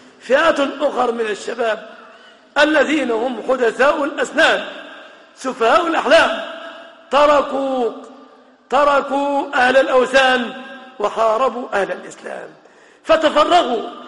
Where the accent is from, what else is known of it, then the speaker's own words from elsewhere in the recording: Egypt; اللهم احفظ بلادنا مصر وسائر بلاد المسلمين آمنة مطمئنة.